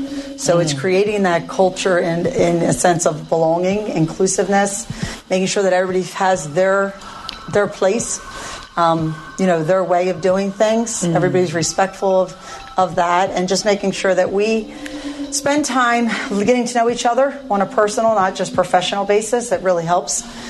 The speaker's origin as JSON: {"language": "English", "region": "Pennsylvania", "country": "United States", "said": "I'm from Delaware County, so that's where I wanted to serve."}